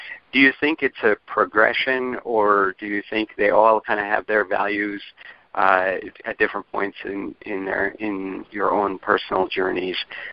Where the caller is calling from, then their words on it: California, United States; I'm calling from California also.